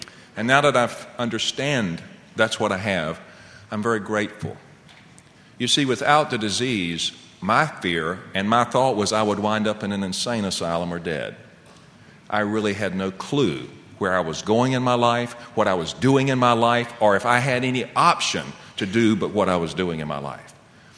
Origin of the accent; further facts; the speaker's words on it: North Carolina, United States; I know we're both from North Carolina.